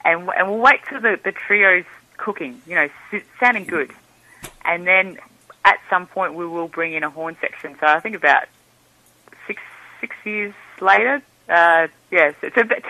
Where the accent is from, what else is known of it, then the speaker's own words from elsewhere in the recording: Mildura, Victoria, Australia; born there; also born or lived in Adelaide; I wasn't born in Adelaide. I was born in Mildura, in Victoria, right up in the north west.